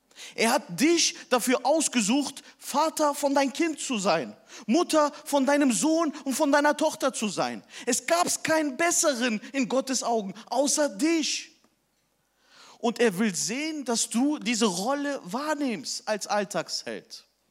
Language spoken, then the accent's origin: German; Turkey; Ich sagte, ja, ich habe einen Vollbart und bin Türke.